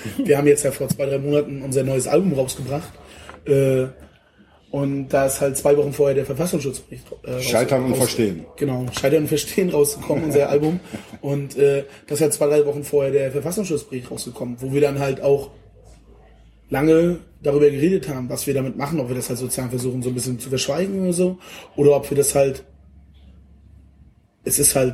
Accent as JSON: {"language": "German", "region": "Mecklenburg-Vorpommern", "country": "Germany", "tie": "born or raised there", "moved": "as an adult", "lives_now": "Rostock, Germany", "said": "So ursprünglich aus dem Landkreis Termin. Mhm. Das ist nochmal mehr in Vorpommern."}